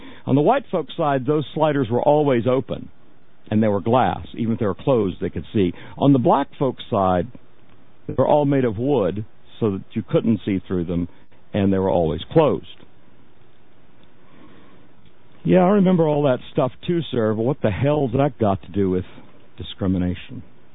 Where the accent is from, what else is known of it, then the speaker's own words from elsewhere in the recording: the South, United States; I grew up in the South. I remember the separate water fountains at a retail store in Thomasville, Georgia.